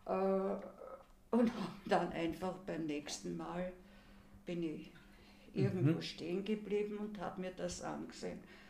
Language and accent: German; Vienna, Austria; es interessiert mich, was geschieht in dem Land, in dem ich daheim bin, mhm, das meine Heimat ist. Was geschieht rundherum, früher eben Wien, das sich leider für mich gesehen so verändert hat.